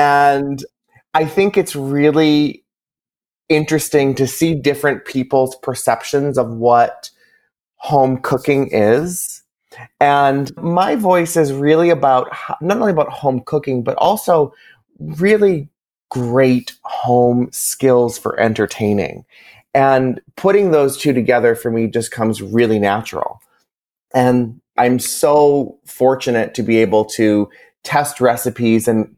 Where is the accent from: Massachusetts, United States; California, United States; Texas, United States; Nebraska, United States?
Massachusetts, United States; I grew up in Massachusetts, really idolizing my grandmother.